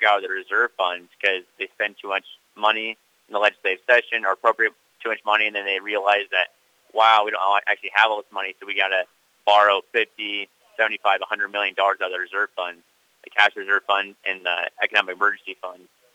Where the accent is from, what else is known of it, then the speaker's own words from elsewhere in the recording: Wayland, Iowa, United States; I grew up in Wayland, Iowa. I graduated from Waco High School in 2015.